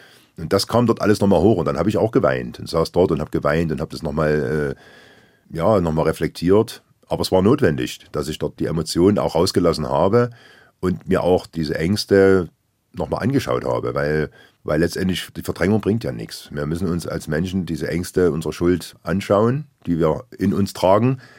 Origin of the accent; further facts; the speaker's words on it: Germany; Allein schon Mödlareuth, das geteilte Dorf, was ja von meinem Heimatort nur knapp 20 Kilometer entfernt ist.